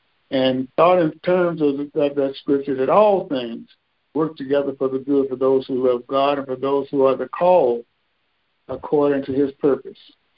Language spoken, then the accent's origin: English; Birmingham, Alabama, United States; growing up in Birmingham, as I said before, it was an all-segregated society.